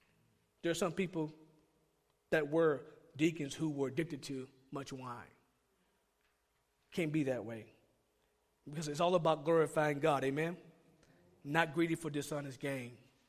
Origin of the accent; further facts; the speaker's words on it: Georgia, United States; Well, I'm from Georgia, we call this two-faced. That's what we call it from Georgia.